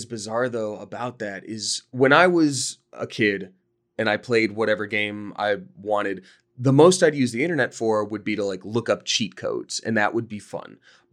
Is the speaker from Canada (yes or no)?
no; Georgia, United States; because I grew up in Georgia, same thing